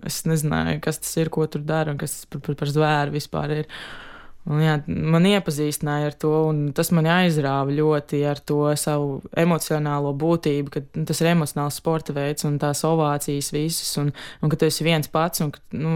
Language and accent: Latvian; Ķeipene, Ogre Municipality, Latvia; also born or lived in Ķekava; Piedzimu Ogrē un es dzīvoju pie vecmāmiņas 11 gadus Ķeipenē. Tur es uzaugu, pēc tam pārcēlos Ķekavu pie māmas dzīvot.